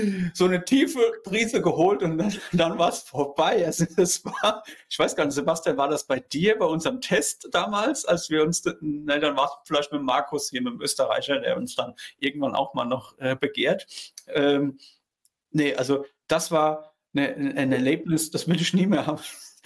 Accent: Saarland, Germany; wir kommen beide aus dem Saarland. Also ich geboren und Stefan ist ja Ursaarland.

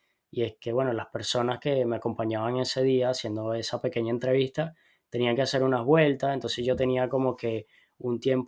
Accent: Venezuela; yo soy venezolano

